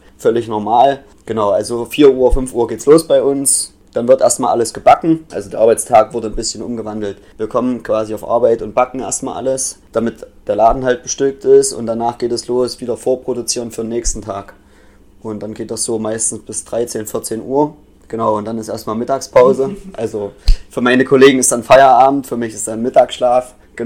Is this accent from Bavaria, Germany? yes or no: no; Artern, Thuringia, Germany; Also ich komme ursprünglich aus Artern, wie wahrscheinlich viele wissen. Ja, habe da bis letztes Jahr gewohnt, genau. Habe meine Lehre nach der 10. Klasse in Apolda gemacht, bei Bäckerei Döbel.